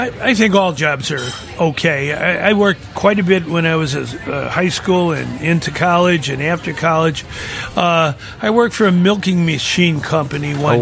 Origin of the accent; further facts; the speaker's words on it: Chicago, Illinois, United States; born there; I was born in South Shore. I live in the west side of Chicago now